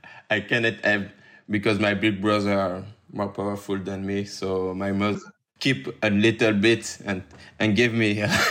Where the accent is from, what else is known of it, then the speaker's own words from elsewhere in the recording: Paris, Île-de-France, France; English is a second language; I grew up in the banlieue of Paris. Donc, I grew up in Paris and I don't move from Paris from my birth to now. And I was in the Paris, but not in the city. I was in the little campaign.